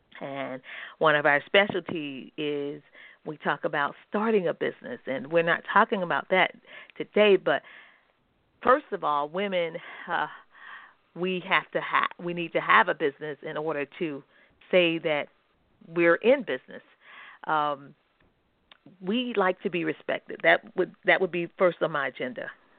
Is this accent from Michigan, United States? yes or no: no; Florida, United States; also born or lived in Atlanta; And so Florida is my home state, and I've been here.